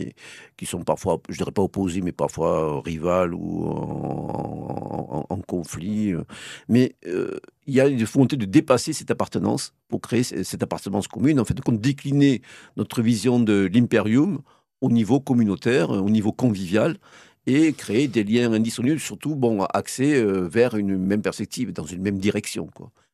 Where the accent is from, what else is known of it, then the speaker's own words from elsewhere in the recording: France; ce qui me frappe en Italie, qui m'a frappé depuis très longtemps en tant que Français